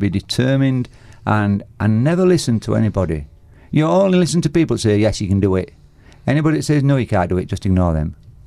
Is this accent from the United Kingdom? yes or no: yes; Leeds, Yorkshire and the Humber, United Kingdom; So we went back to my hometown in Leeds, which is in Yorkshire in the north of England.